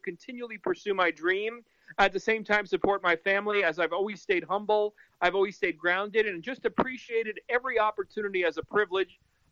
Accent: Ossining, New York, United States; I'm originally from New York. There was a small town about 45 minutes north of New York City called Ossining, New York.

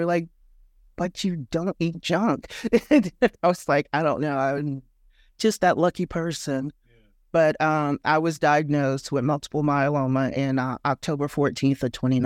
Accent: Charleston, South Carolina, United States; also born or lived in New York; So I was born in New York. I left when I was about 11, and then I moved to Charleston, South Carolina, did all of my primary growing up there

